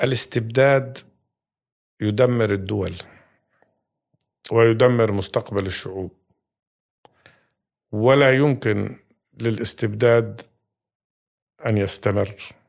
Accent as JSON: {"language": "Arabic", "country": "Palestine", "said": "نحن نشعر بالأذى كفلسطينيين مؤمنين فعلا بالقيم الديمقراطية"}